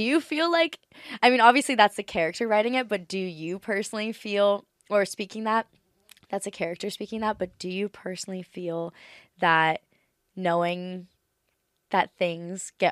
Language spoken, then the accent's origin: English; Hawaii, United States; Like, there's this girl, I'm from Maui, Hawaii. I don't know if you knew that.